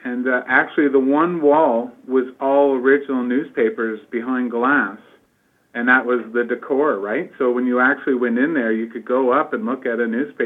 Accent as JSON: {"language": "English", "region": "Ontario", "country": "Canada", "said": "Like, you know, I'm from Ontario, and, you know, I've been here for 2 years"}